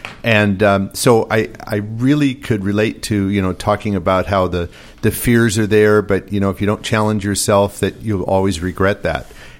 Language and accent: English; Woodland Hills, California, United States; Oh, yeah. I grew up in Woodland Hills. I went to Taft High School.